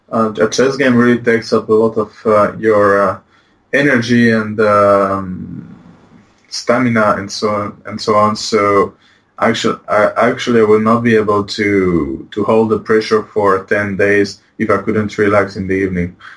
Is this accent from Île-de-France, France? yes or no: no; Poitiers, Nouvelle-Aquitaine, France; now in Barcelona, Spain; I'm from Poitiers.